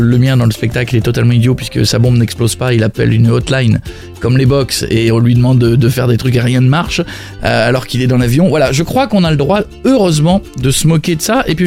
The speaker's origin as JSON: {"language": "French", "region": "Hauts-de-France", "country": "France", "said": "je suis parti de loin, je viens d'un petit village de Picardie"}